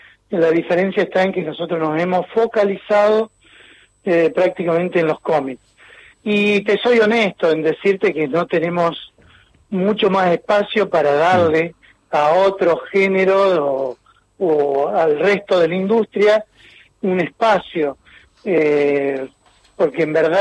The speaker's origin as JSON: {"language": "Spanish", "region": "Córdoba", "country": "Argentina", "tie": "born or raised there", "lives_now": "Rosario, Argentina", "said": "yo soy hijo adoptado de Rosario. Mi niñez fue en la provincia de Córdoba, y en un pueblo muy chico donde no había prácticamente referencia de todo lo que relacionado con la historieta."}